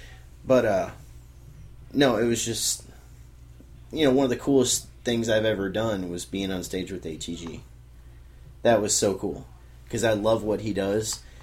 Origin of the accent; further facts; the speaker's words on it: St. Clair, Missouri, United States; now in Washington, United States; we grew up in St. Clair, but I call Washington our home base now, really.